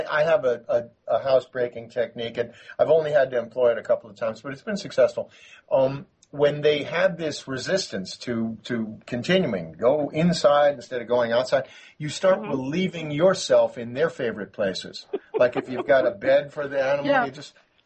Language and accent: English; Cleveland, Ohio, United States; I must apologize, especially since I come from Cleveland and the historic rivalry, the Browns, the Steelers.